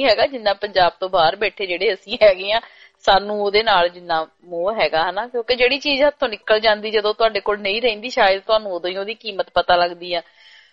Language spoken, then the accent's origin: Punjabi; Punjab, India; ਜਦੋਂ ਪੰਜਾਬ ਚ ਹੋਈਦਾ ਸੀਗਾ ਰਹੀਦਾ ਸੀ ਉਦੋਂ ਐ ਲੱਗਦਾ ਹੁੰਦਾ ਸੀ ਵੀ ਸਾਲ, ਜਿੱਦਾਂ ਮੈਂ ਦੁਆਬੇ ਤੋਂ ਹੁੰਦੀ ਸੀ